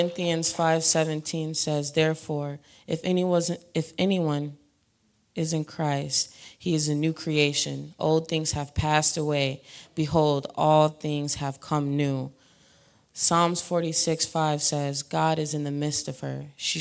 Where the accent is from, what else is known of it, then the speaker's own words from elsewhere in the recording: Memphis, Tennessee, United States; now in Green Bay, United States; I'm 22 years old. I was born here in Green Bay, but I was raised in Memphis, Tennessee. If we got any Southerners in here. I'm Black and Dominican descent